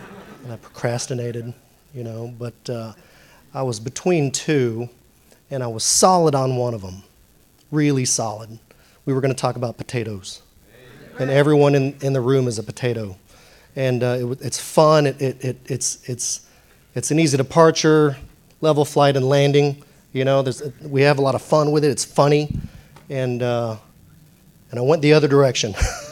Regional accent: Washington, United States; I'm from Washington State, right? So it's rainy there all the time.

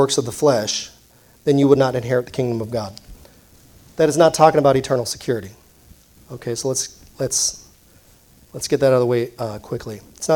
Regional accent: Philippines; now in United States; By the way, my citizenship is American. I'm Filipino, but my citizenship is American. I identify as American citizen.

